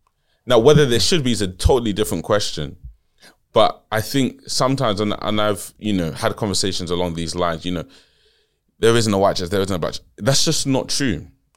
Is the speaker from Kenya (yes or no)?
no; Nigeria; Again, I'm from Nigeria, right?